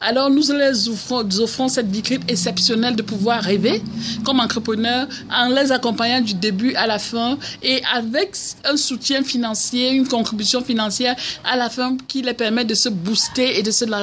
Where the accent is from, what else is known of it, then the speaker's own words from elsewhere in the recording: Cameroon; c'est un proverbe qu'on utilise beaucoup en Afrique, au Cameroun, dans mon pays d'origine.